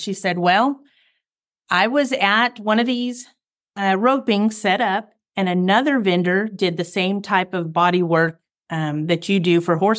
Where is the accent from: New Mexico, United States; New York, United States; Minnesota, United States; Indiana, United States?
New Mexico, United States; I grew up in New Mexico as a rodeo kid, had horses my whole life, loved them, couldn't imagine life without them, so carried that into my marriage and my future.